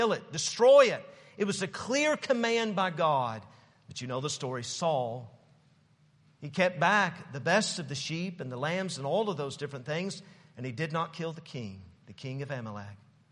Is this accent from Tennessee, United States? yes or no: yes; Knoxville, Tennessee, United States; I was from Knoxville, Tennessee. I never had really been out of Tennessee, you know.